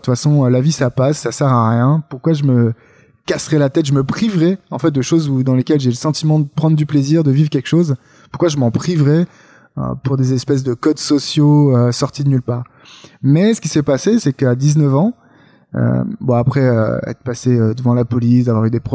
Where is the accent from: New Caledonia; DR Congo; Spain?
New Caledonia; moi j'ai grandi en Nouvelle-Calédonie